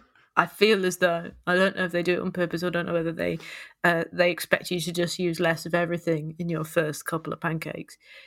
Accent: Nottingham, East Midlands, United Kingdom; I'm from Nottingham, so I grew up in an area called Sherwood, but we would drive to a place called Edwinstow.

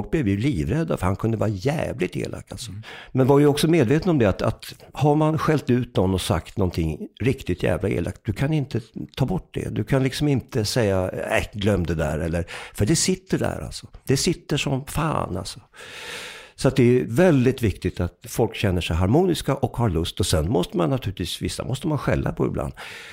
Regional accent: Täby, Stockholm County, Sweden; also born or lived in Upplands Väsby; vi flyttade från Upplands Väsby till Täby när jag var 8 år gammal och att jag blev ganska mobbad

